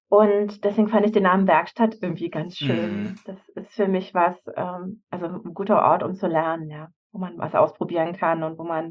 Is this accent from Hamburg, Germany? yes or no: no; Havelberg, Saxony-Anhalt, Germany; am Freitag fahre ich in meine Heimat Havelberg